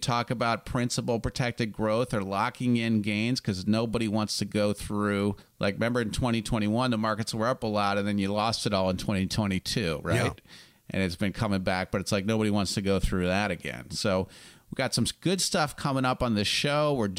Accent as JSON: {"language": "English", "town": "Chicago", "region": "Illinois", "country": "United States", "tie": "born or raised there", "said": "Now, I'm actually a Bulls fan, just to make life confusing. I grew up in Chicago."}